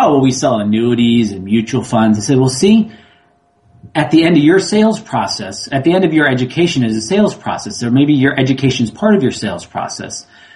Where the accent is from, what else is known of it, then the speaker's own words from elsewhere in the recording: Barrington, Illinois, United States; I grew up in the Midwest. Actually, I grew up in northwest suburb of Chicago, Barrington.